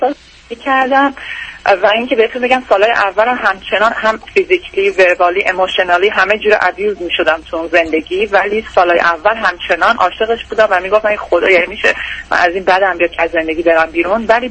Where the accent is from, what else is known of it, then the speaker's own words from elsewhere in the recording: Iran; moved away as an adult; now in United States; با بچه‌ام از ایران اومدیم بیرون دو سال پیش.